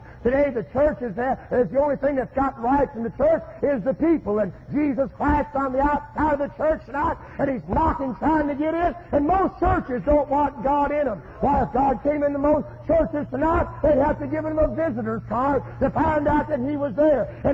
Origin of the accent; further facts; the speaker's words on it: Livonia, Michigan, United States; moved away; We're from Michigan originally, right around Livonia, out of Herbert Nobody's Church. We've been down south about 10 years.